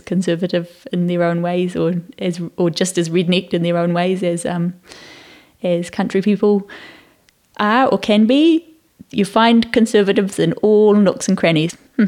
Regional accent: Dunedin, Otago, New Zealand; moved away as an adult; now in Wellington, New Zealand; I was born in Dunedin and raised there, and left Dunedin when I was 30 to move to Wellington.

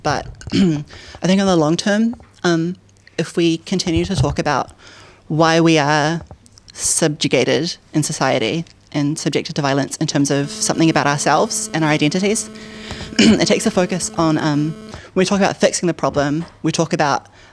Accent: Auckland, New Zealand; So obviously my whakapapa are all from Northland, but I grew up in Auckland for my whole life.

